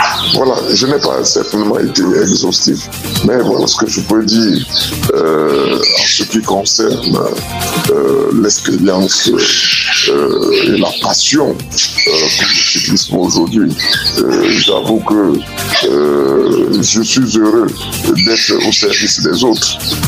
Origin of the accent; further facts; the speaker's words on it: Cameroon; la Coupe d'Afrique des Nations qui s'est déroulée chez nous au Cameroun.